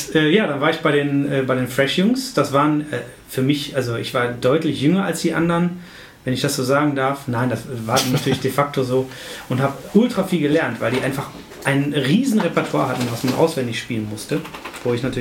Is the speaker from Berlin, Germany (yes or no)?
no; Essen, North Rhine-Westphalia, Germany; ich komme ja aus Essen